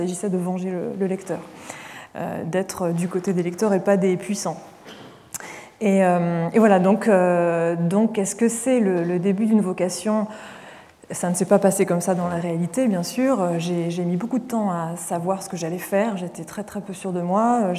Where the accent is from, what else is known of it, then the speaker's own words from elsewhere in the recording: Nouvelle-Aquitaine, France; Alors j'ai grandi dans les Deux-Sèvres, des grands espaces se passent dans ce Poitou que j'ai beaucoup aimé, où je me suis beaucoup amusée enfant.